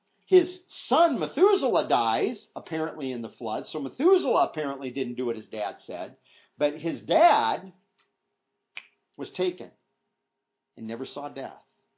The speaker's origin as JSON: {"language": "English", "region": "Iowa", "country": "United States", "tie": "born or raised there", "said": "I grew up in Iowa. You'd go up to places out there that they called mountains, which are, they're smaller than going up the hill over here to the school from where I was."}